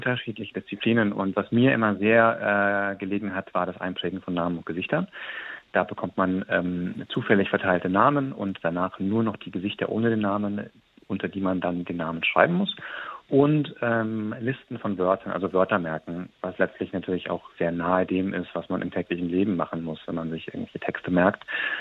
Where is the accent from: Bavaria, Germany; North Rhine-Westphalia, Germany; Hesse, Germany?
Bavaria, Germany; Munich; Ganz, ganz, ganz viele in meiner Heimatstadt München.